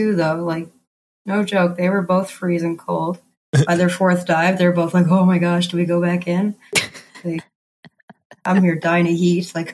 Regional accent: Nova Scotia, Canada; I lived right across from the ocean, so my probably earliest memory is probably 2 or 3, and I was ran down my dirt driveway across the main highway there and right down to the beach and in the water.

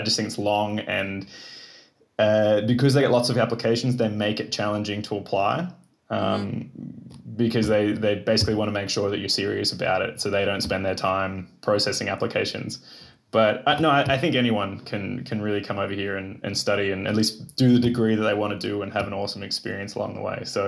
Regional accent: Byron Bay, New South Wales, Australia; moved away as an adult; also born or lived in Melbourne; I've had the last 5 years in Melbourne. Originally, I come from Byron Bay, which is on the east coast. It's a very popular surf town. Okay. Especially for German tourists.

